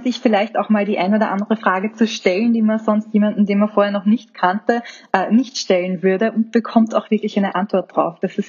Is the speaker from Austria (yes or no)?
yes; Austria; Bei uns in Österreich überhaupt nicht. Ich glaube, in Deutschland ist es genau das Gleiche.